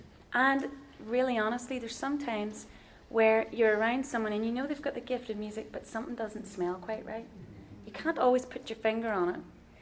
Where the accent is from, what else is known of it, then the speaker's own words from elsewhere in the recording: Ireland; It's because we're Irish and we get away with all sorts of naughtiness.